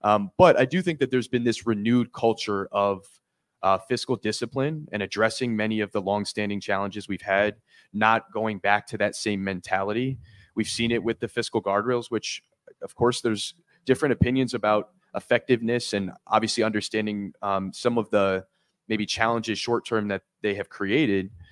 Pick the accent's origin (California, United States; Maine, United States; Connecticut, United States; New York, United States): Connecticut, United States; just based on my experience growing up in Connecticut.